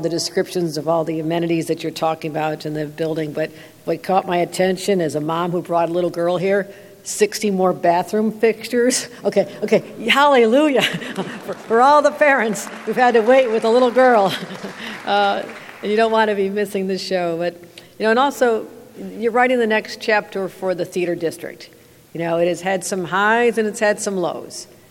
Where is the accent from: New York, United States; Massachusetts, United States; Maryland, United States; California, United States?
New York, United States; Buffalo; I've got 3,000 in my hometown in Buffalo.